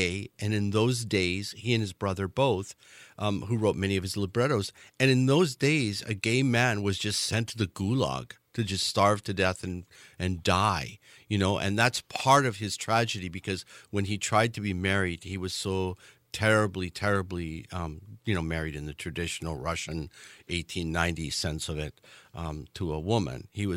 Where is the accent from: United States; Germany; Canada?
Canada; I'm Canadian and we don't produce any great music.